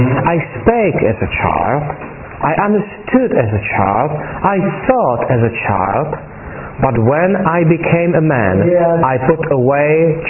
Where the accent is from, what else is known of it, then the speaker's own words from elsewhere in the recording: Czechia; I'm from the Czech Republic.